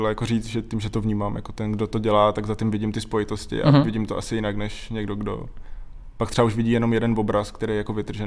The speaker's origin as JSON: {"language": "Czech", "town": "Olšany", "region": "Olomouc Region", "country": "Czechia", "tie": "born there", "said": "Já jsem se narodil v Olšanech."}